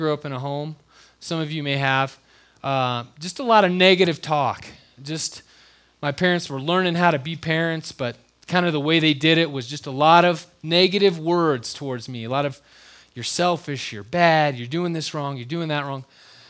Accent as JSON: {"language": "English", "region": "California", "country": "United States", "tie": "born or raised there", "said": "And I grew up in California, and Braun finally gave in and went to California with me."}